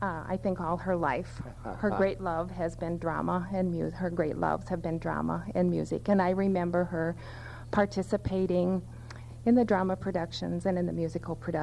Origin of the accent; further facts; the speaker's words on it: Rapid City, South Dakota, United States; I grew up in Rapid City and attended high school in Rapid City